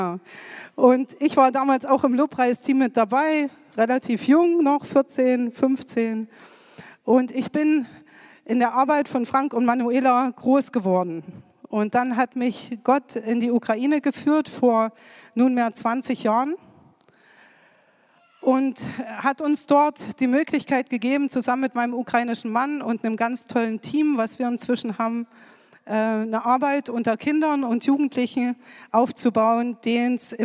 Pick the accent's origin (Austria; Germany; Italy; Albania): Germany; Saxony; Nachname ist ukrainisch. Deswegen, weil mein Mann aus der Ukraine kommt. Geboren und aufgewachsen bin ich aber im Erzgebirge.